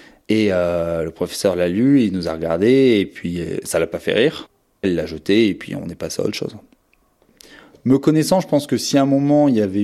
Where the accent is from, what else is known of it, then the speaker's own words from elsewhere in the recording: Hauts-de-France, France; now in Grand Est, France; j'ai 28 ans et j'habite dans la région Grand Est, en Meurthe-et-Moselle. Alors, moi j'ai grandi dans le Pas-de-Calais, dans une famille, ma foi, je dirais pas favorisée, mais j'ai jamais manqué de rien.